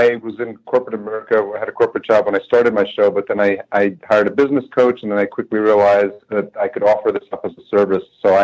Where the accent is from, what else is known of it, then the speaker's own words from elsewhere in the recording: Yonkers, New York, United States; now in Minneapolis, United States; I was raised in New York, in a city called Yonkers, which is just outside New York City.